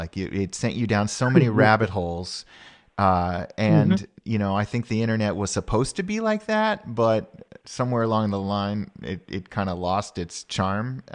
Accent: Sacramento, California, United States; I used to go there for every a week every summer when I was growing up in Sacramento.

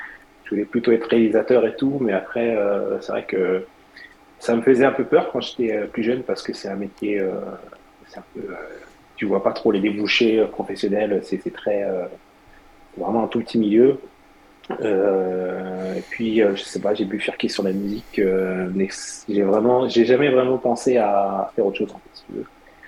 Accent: France; moved away; Je pense que on est la France. Alors, je vais pas dire on parce que j'habite plus en France et je paye pas d'impôts en France.

